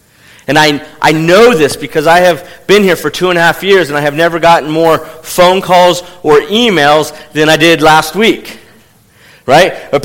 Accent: Fresno, California, United States; I grew up in Fresno. I can tell you farmers work hard.

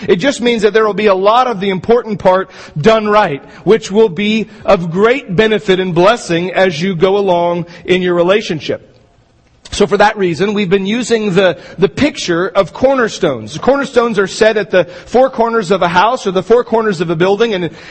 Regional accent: Astoria, United States; And in our town where we grew up in Astoria, there's a lot of historic homes

